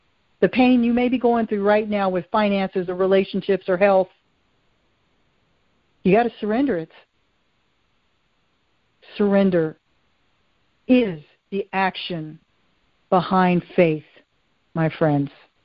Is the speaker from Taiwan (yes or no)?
no; Roanoke, Virginia, United States; I'm from Roanoke, Virginia, Roanoke County Schools.